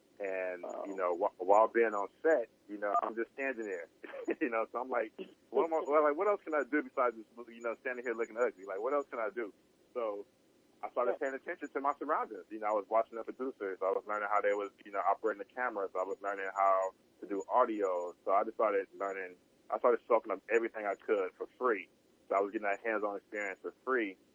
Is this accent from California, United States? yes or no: yes; Compton, California, United States; I grew up in Compton, so I was creative and trying to survive